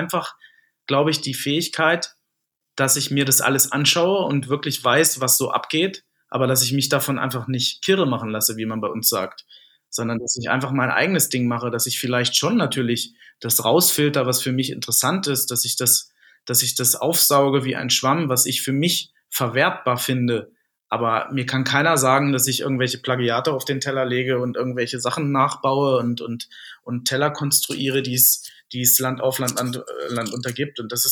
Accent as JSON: {"language": "German", "region": "Lower Saxony", "country": "Germany", "said": "weil ich selber Niedersachse bin. Ich komme ja gebürtig aus der Nähe von Wolfsburg"}